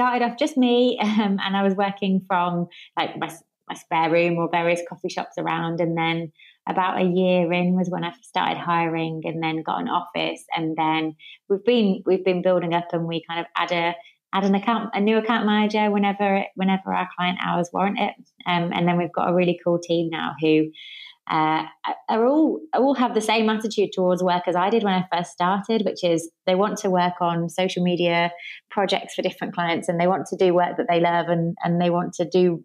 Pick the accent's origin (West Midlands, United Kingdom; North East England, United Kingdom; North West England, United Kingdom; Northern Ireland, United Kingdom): West Midlands, United Kingdom; Birmingham; born and raised in Birmingham. I just turned 30 and then Birmingham's my base camp